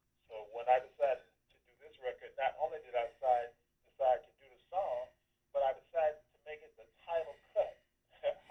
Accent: Florida, United States; Well, when I was raised in Florida, I came up in a very, very poor environment

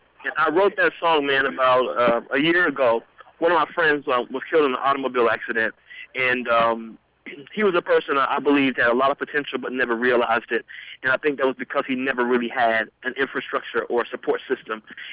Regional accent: Memphis, Tennessee, United States; I grew up in Memphis

